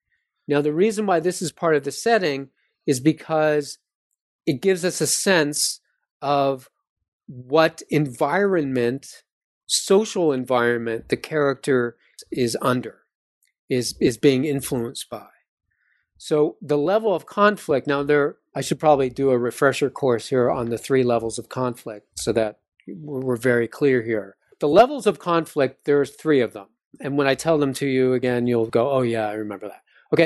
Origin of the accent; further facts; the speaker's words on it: East Coast, United States; because I'm from the East Coast